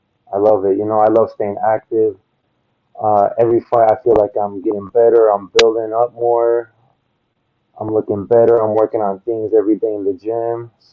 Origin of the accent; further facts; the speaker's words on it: Milwaukee, Wisconsin, United States; Yeah, I'm from Milwaukee.